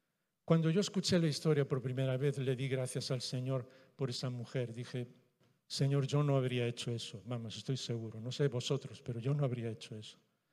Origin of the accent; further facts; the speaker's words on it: Galicia, Spain; Como gallego, y sé que entendéis mi manera de pensar